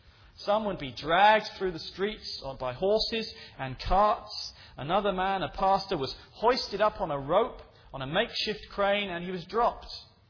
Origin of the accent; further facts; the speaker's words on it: England, United Kingdom; I'm from England